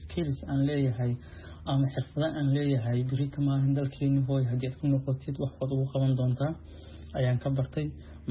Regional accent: Eritrea; also born or lived in Gedo, Somalia; now in Australia; Soomaaliya waxaan kasoo tegay aniga oo yar. Waxaan noloshayda inta badan aan kusoo qaatay ee aan kusoo barbaaray dalka Eritrea, halkaas oo aan ku aheen qaxooti inta badan muddo ilaa 12 sano ilaa 13 sano ah. Waxaan imid dalka Australia 2013.

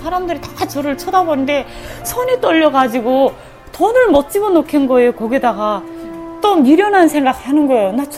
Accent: North Korea; now in South Korea; 저희 탈북민들은 다 같은 조선 사람이긴 한데 말만 통하는 이방인이다.

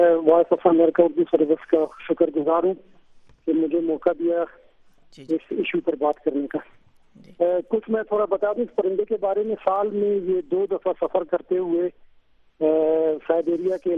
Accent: Chagai, Balochistan, Pakistan; اور بلوچستان جو میرا صوبہ ہے، جس میں میں اس ٹائم موجود ہوں، اور جس علاقے میں سب سے بڑا شکار کھیلا جاتا ہے چاغی، میرا تعلق بھی اسی علاقے سے ہے۔

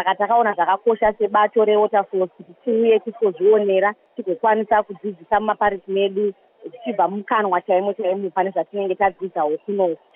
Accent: Harare, Zimbabwe; I come from the Archdiocese of Harare, particular Waterfalls Parish, which is a Franciscan parish.

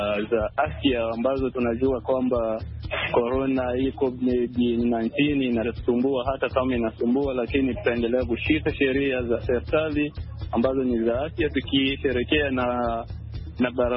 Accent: DR Congo; now in Kisumu, Kenya; Mimi ni Mkongo ambaye nimeishi Kisumu.

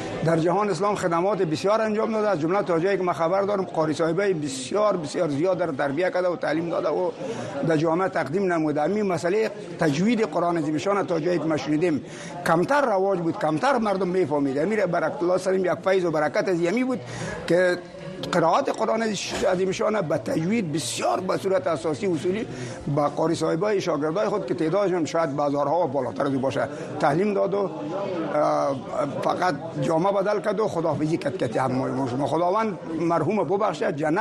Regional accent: Kabul, Afghanistan; now in Virginia, United States; من از کابل هستم، از چاردی کابل، انجینیر هستم. مدت 6 سال میشه که ما در اینجا آمدیم، در ویرجینیا.

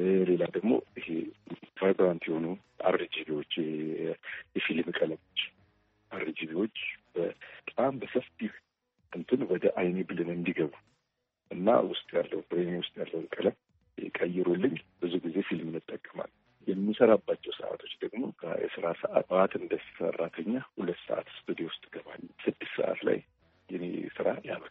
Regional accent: Addis Ababa, Ethiopia; ከልጅነቴ የነበረውን የማውቀውን እኔ ሰፈሬ ደቡብ ቅራ የሚባለው ፊትበር አካባቢ የተወለድኩት ቤተመንግስት ስር

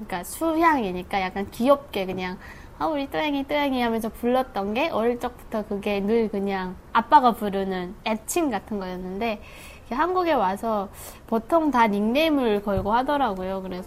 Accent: North Korea; now in South Korea; 저는 2009년도에 탈북을 해서 현재는 가톨릭대학교에서 사회복지를 공부하고 있고

